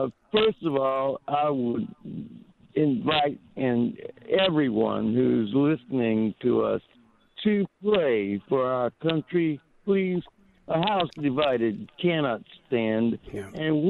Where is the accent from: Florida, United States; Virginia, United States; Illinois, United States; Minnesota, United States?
Florida, United States; Miami; also born or lived in California; I'm in my 70s and born in California. I grew up in Miami, and I came here from Padre Island 35 years ago.